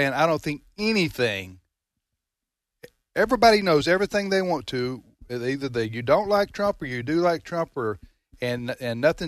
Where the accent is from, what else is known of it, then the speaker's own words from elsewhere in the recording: Mississippi, United States; Are you saying because I'm from Mississippi?